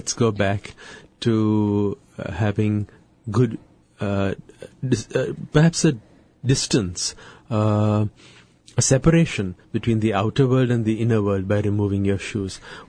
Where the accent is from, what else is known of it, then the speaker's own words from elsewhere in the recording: India; I was brought up in India, but not as a regular Indian, but as a Parsi.